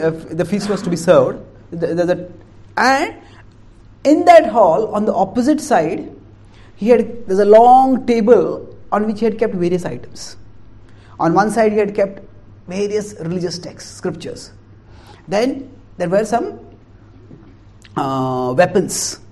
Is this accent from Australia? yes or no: no; India; English is a second language; And many times Indians are, I'm Indian, but sorry, but Indians sometimes make a massacre of grammar.